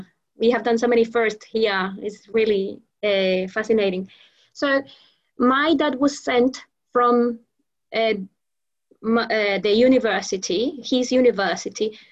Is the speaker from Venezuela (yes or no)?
yes; Venezuela; also born or lived in Melbourne; And I migrated, I went back to Venezuela when I was about 6 months.